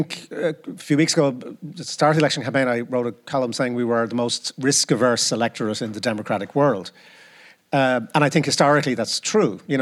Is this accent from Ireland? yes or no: yes; Ireland; we like to think of ourselves, you know, as the Irish are very adventurous, poetic, imaginative people.